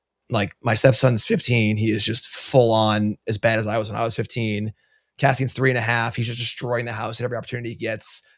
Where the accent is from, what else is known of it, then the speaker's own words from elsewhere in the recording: New York, United States; I'll say Knicks in 7. I am from New York.